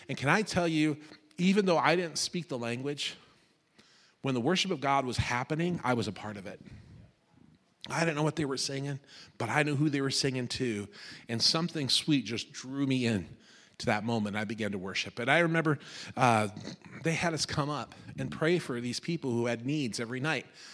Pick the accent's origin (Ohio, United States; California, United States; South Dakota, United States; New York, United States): South Dakota, United States; I'd never been out of South Dakota before. I was born and raised in South Dakota.